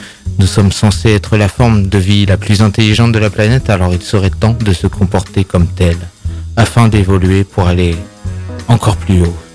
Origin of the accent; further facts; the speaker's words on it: Corsica, France; Sans compter les incendies en Australie et même chez nous, en Corse, hein